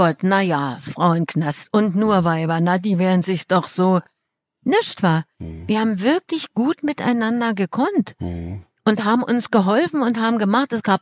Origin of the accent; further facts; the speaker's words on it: East Germany, Germany; ich komme aus dem Osten